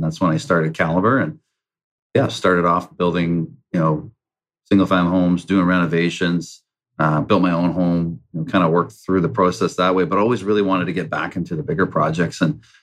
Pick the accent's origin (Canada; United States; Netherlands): Canada; British Columbia; growing up in the Fraser Valley, never thought I'd be running a large construction company.